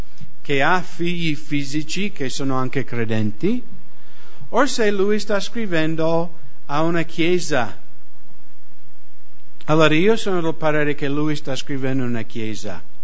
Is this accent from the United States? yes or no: yes; United States; Italian is a second language; noi americani, almeno delle mie parti, come siamo mezzi cowboy e mezzi boscaioli